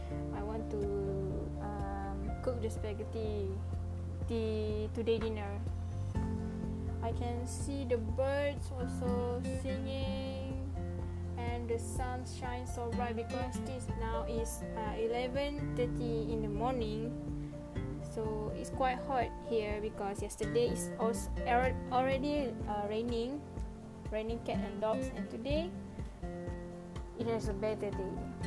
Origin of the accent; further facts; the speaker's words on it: Raub, Pahang, Malaysia; English is a second language; I'm now at a city of my hometown called Rau.